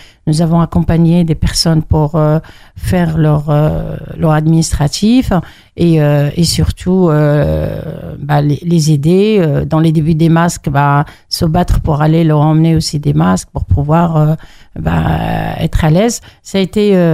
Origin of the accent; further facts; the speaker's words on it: Mantes-la-Jolie, Île-de-France, France; je suis une native de Mantes-la-Jolie. J'ai grandi à Mantes. Je suis venue, j'avais 8-9 ans à Mantes-la-Jolie.